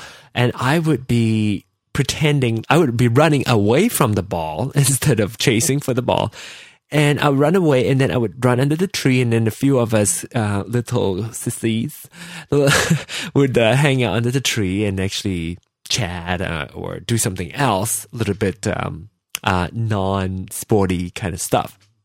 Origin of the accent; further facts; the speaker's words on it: Kansas City, Missouri, United States; because we're both from Kansas City.